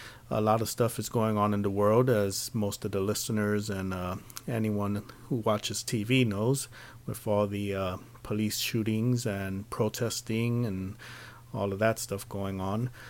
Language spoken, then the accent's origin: English; Phoenix, Arizona, United States; from Phoenix, and you're listening to Guy Next Door Speaks.